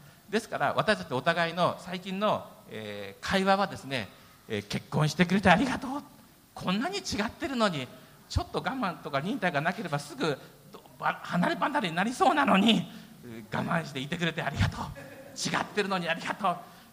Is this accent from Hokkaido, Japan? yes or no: yes; Hokkaido, Japan; 私は北海道人ですけども妻は大阪の人です。で大学時代に大阪に行ってですね、もう大阪人とはちょっと付き合えないなと思って帰ってきたことがあるんですね。